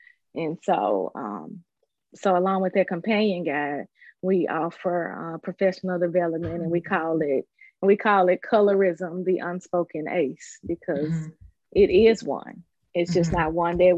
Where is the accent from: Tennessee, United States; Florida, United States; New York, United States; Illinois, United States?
Tennessee, United States; Orange Mound; My sister as well, when she tells people that we grew up in Orange Mound, you know, the first African-American community in the United States.